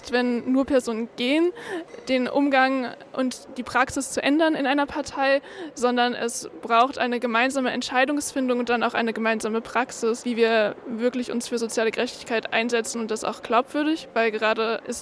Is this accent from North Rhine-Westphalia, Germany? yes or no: yes; Cologne, North Rhine-Westphalia, Germany; ich komme aus Köln